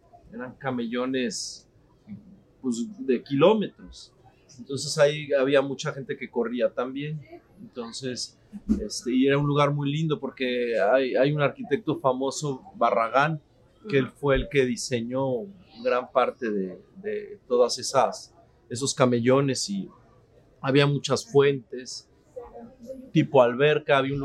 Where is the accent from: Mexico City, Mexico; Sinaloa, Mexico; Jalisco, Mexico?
Mexico City, Mexico; yo nací en la Ciudad de México en el año 75 y soy el quinto hermano